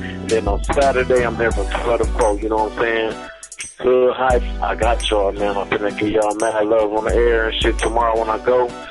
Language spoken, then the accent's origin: English; Flint, Michigan, United States; I'm from Flint, Michigan.